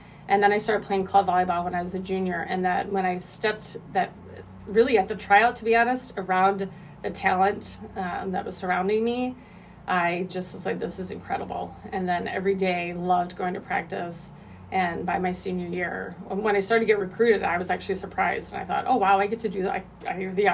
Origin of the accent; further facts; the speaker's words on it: Illinois, United States; Growing up in Illinois, I played for a high-level club team in that area, and there's a lot of talent.